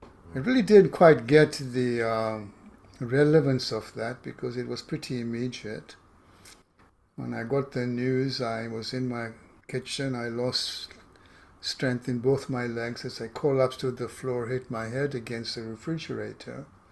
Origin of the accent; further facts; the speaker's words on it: Kenya; moved away as an adult; also born or lived in England; now in United States; I grew up in Kenya. My roots are Eastern, educated in England in mathematics and finance, and actually left Kenya because we were a minority and targeted